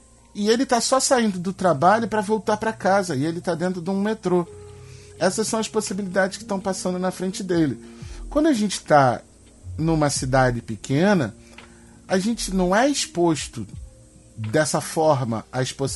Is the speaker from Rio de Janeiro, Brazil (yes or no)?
yes; Rio de Janeiro, Brazil; Eu sou do Rio, uhum, de Janeiro, mas eu conheço bastante a cidade de São Paulo.